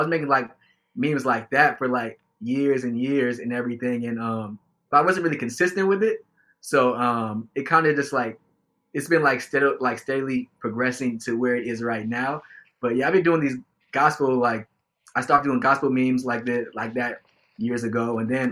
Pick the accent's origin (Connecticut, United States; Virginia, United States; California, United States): California, United States; Reno Valley; I'm from Reno Valley, California.